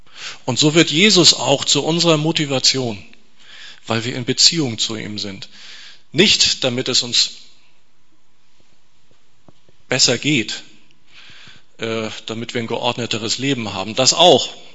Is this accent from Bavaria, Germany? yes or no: no; Kiel, Schleswig-Holstein, Germany; Und ich bin in die Pfingstgemeinde gekommen in dieser Zeit in Kiel, wo ich aufgewachsen bin.